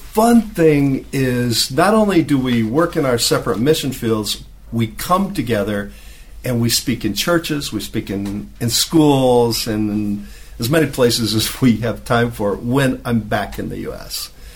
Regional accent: Nebraska, United States; now in Mexico City, Mexico; I grew up in Nebraska.

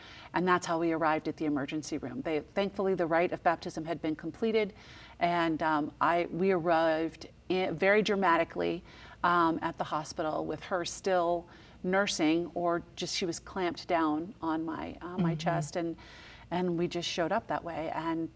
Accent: Washington, D.C. area, United States; And I grew up outside of Washington, D.C. So the family gathered for my brother's wedding.

